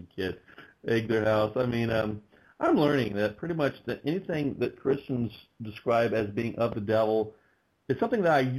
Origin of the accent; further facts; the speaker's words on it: Kansas, United States; Well, we're both from Kansas, so I guess apparently we sound like we're from Kansas.